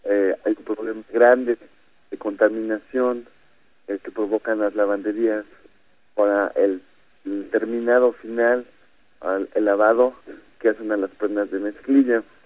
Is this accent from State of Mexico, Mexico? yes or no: no; Tehuacán, Puebla, Mexico; soy de Puebla, de Tehuacán, en México.